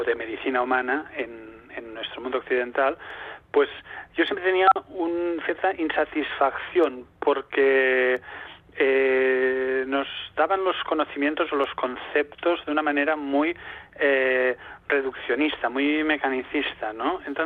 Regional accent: Tortosa, Catalonia, Spain; now in Barcelona, Spain; Yo, aunque actualmente resido en Barcelona capital, vengo de Tortosa, del sur de Cataluña, de un medio rural

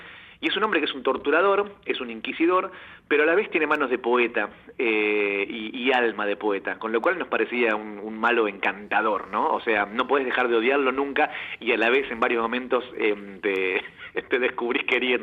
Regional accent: Hondarribia, Basque Country, Spain; Yo soy vasco de la zona de Fuenterrabía.

